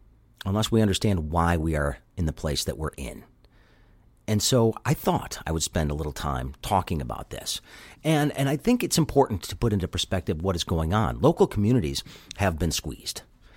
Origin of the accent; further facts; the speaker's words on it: Grosse Pointe, Michigan, United States; The impetus for this for me was watching people in my hometown of Grosse Pointe literally tear each other up on social media